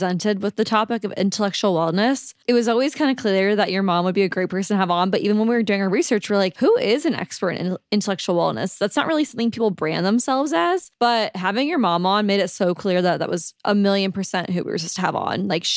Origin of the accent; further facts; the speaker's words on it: Ireland; because the world feels bad for me that everyone thinks … because I'm Irish.